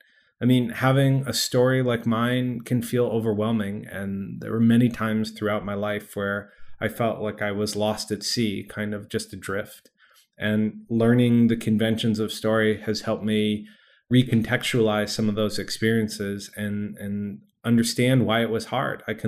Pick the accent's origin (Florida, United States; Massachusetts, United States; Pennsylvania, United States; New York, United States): Massachusetts, United States; I grew up outside of the Boston area as an adopted child.